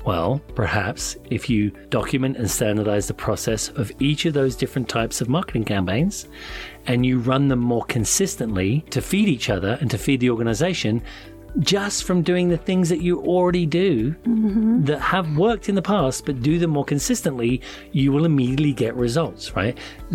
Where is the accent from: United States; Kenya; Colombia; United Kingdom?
United Kingdom; London; I grew up in London. I would walk around like I owned the place.